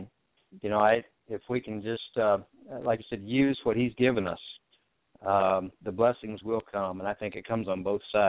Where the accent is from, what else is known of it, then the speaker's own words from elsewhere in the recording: Chinook, Kansas, United States; Well, I was raised in Chinook, Kansas, down here in the southeast corner of the state